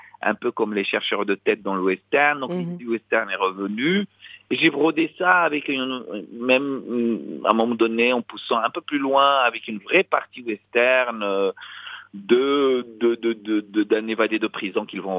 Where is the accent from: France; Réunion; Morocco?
Morocco; Meknes, Fès-Meknès; et même à Mknet, qui est ma ville natale